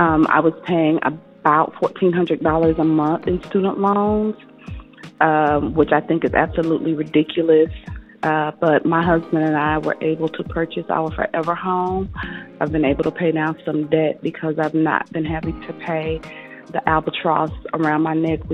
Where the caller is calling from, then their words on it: Midlothian, Texas, United States; I'm calling from Midlothian, Texas.